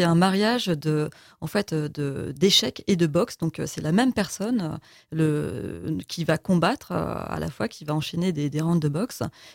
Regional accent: Bourgogne-Franche-Comté, France; J'ai grandi près de la Loire, donc il y a toujours eu cette attraction de l'eau.

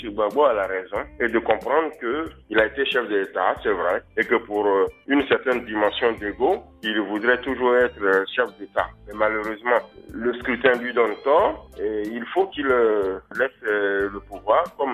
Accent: Côte d’Ivoire; Nous sommes tous des Ivoiriens, nous pensons au bien-être des Ivoiriens et nous voulons que ce pays-là se développe normalement.

